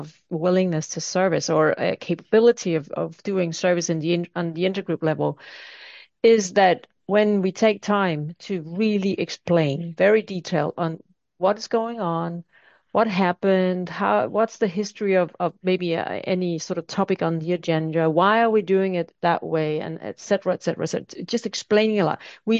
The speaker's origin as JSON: {"language": "English", "country": "Denmark", "second_language": "English", "said": "coming from Denmark, English is not my native tongue"}